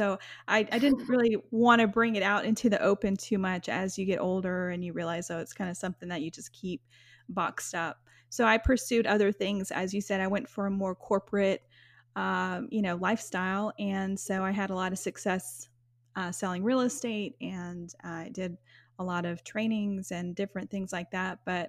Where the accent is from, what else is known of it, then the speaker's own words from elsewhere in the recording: Texas, United States; born there; My mother is, American. I'm American, born in Texas.